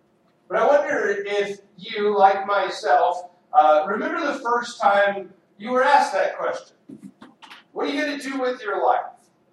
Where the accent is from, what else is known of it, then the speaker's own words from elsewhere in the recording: Spearman, Texas, United States; I remember going to the cafeteria at the little school that I grew up in Spearman, Texas